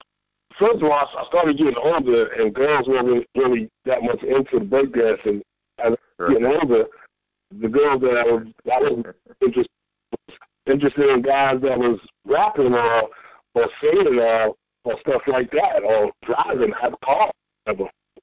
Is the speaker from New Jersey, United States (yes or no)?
no; New York City, New York, United States; because I grew up in the South Bronx, you know, bandit building, all that stuff